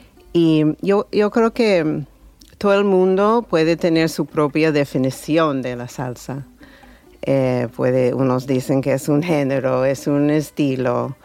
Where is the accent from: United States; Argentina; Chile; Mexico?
United States; New York; born there; yo nací en Nueva York